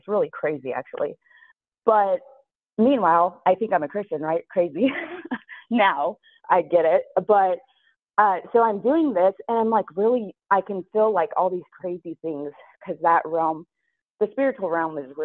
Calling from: Arizona, United States; I'm calling from Arizona.

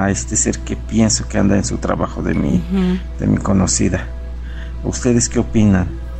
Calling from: Real del Monte, Hidalgo, Mexico; de Real del Monte.

